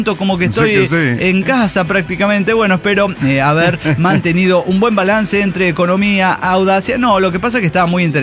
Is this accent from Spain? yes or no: no; Chile; no es tan malo como mi español tratándose de que soy chilena